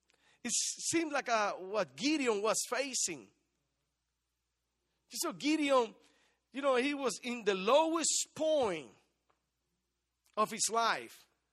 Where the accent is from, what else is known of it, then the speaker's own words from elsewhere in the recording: Puerto Rico; I'm from Puerto Rico